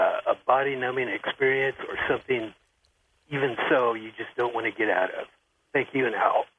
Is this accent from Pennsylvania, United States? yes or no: no; Harlingen, Texas, United States; I grew up here in Harlingen, Texas with the CAF.